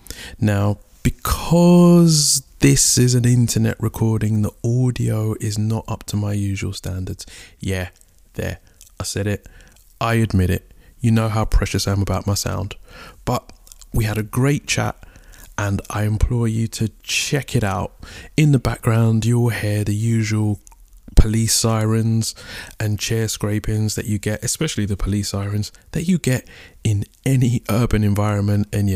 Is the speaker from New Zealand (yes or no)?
no; United Kingdom; We are both of African descent, but raised in the UK. I'm Nigerian and she is Ghanaian.